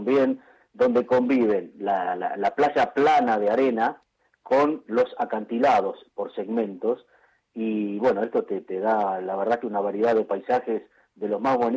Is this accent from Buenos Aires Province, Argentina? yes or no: yes; Bahía Blanca, Buenos Aires Province, Argentina; Yo soy un patagónico adoptado, porque en realidad soy bahiense